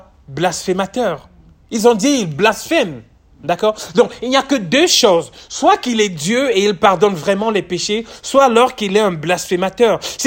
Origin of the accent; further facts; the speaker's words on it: Cameroon; Chez moi, je suis du Cameroun, et au Cameroun, on dit qu'avec la bouche, on peut construire un gratte-ciel.